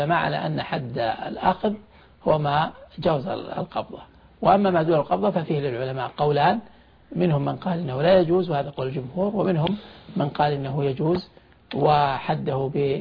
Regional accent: Saudi Arabia; يعني مثلا عندنا في السعودية الرز

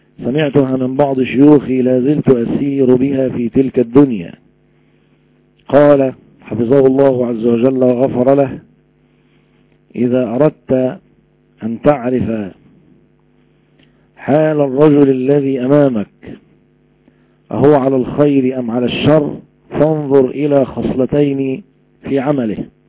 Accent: Egypt

